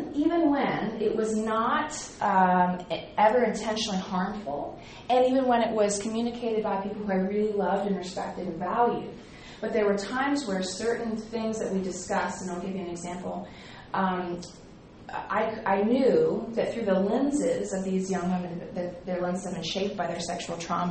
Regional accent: Clearwater, Florida, United States; now in Nashville, United States; I'm from Clearwater, Florida, so it's really good to be by water again for a few days. But I live in Nashville, Tennessee

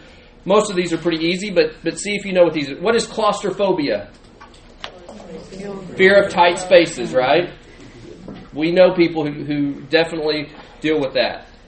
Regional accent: Arlington, Texas, United States; I was telling my new friend over here that I'm from Arlington. … I'm from Arlington, Texas.

